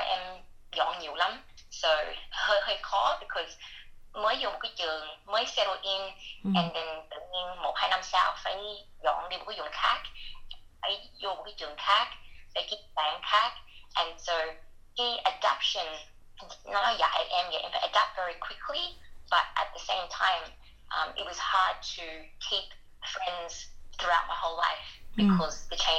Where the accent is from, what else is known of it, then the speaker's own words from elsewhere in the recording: Australia; also born or lived in Vietnam; ba mẹ với mấy dì đi vượt biên bên Việt Nam qua Úc, qua đảo Mã Lai cho mấy tháng. And then Úc mới mở cái cửa cho immigration, mấy người refugee vô. And em qua Úc, so có cái cơ hội ở Úc.